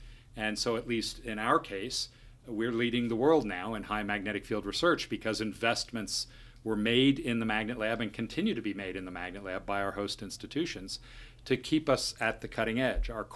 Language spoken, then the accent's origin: English; Indiana, United States; So it's a long circuitous route. I grew up in Indiana